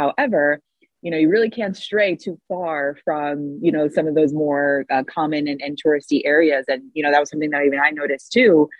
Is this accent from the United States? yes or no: yes; New Jersey, United States; And my brother, you know, we grew up in North Jersey.